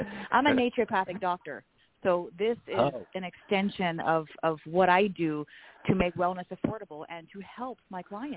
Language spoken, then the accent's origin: English; Lordstown, Ohio, United States; I'm from Lordstown, Ohio.